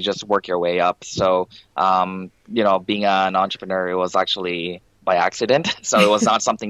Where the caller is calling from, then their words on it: Toronto, Ontario, Canada; I am calling in from Toronto, Canada. It's just afternoon time here.